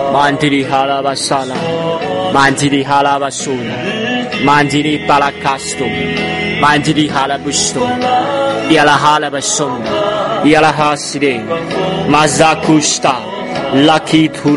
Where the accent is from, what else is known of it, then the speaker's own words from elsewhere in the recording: China; born there; 感谢你是我们生在中国，我们要在中国向你来呼求。